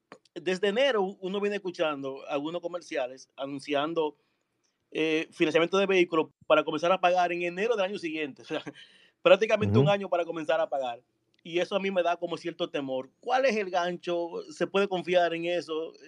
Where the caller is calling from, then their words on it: Santo Domingo, Distrito Nacional, Dominican Republic; Aquí, Santo Domingo.